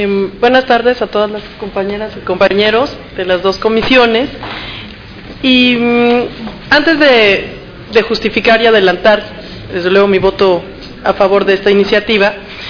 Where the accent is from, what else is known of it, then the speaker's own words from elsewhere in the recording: Mexico; y me felicito yo como mexicana.